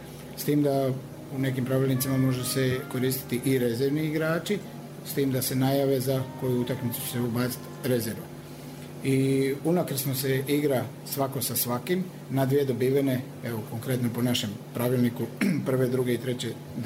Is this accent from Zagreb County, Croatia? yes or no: no; Sibinj, Brod-Posavina County, Croatia; inače sam iz Sibinja kod Slavonskog Broda